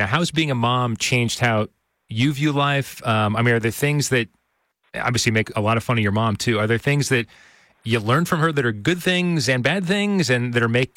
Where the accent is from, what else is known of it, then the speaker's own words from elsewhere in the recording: Phoenix, Arizona, United States; I'm glad you mentioned your dad because I grew up in Phoenix myself.